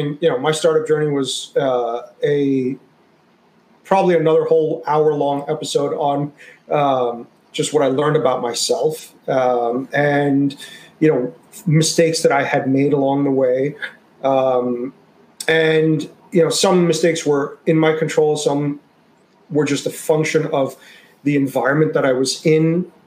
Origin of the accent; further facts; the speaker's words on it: New York, United States; Like, look, I'm from New York and, you know, yes, I speak Hindi with an American accent and, you know, because I've lived in New York my whole life